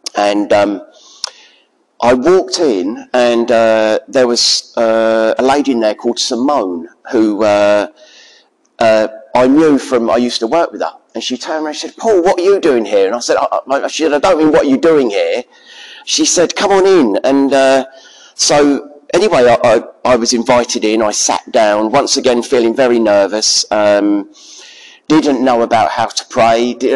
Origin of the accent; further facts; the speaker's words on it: Luton, East of England, United Kingdom; Visited a number of churches in Luton, which is my hometown, and I always felt nervous going into the churches.